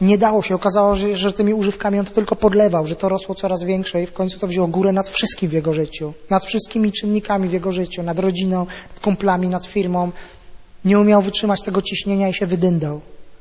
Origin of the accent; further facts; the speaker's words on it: Katowice, Silesian Voivodeship, Poland; Przykładowo, ja z Katowic pochodzę